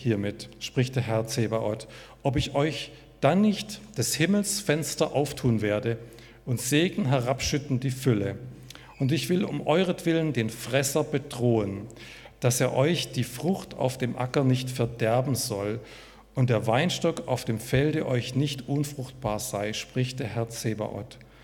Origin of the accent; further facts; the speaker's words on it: Freiberg, Saxony, Germany; ich bin aus Freiberg, bin Jugendreferent